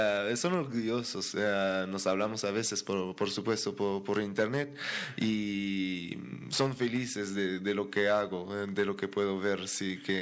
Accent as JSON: {"language": "Spanish", "region": "Quebec", "country": "Canada", "second_language": "Spanish", "said": "soy de Quebec, de la parte francesa de Canadá."}